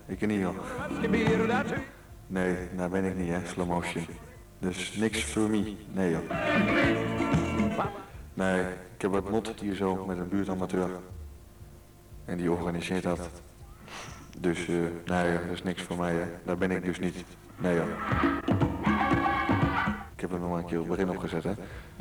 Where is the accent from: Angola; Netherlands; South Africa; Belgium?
Netherlands; Doetinchem, Gelderland; Nee, maar ik kom dus uit Doetinchem. Zutphen, die kant op. Doetinchem ben ik geboren.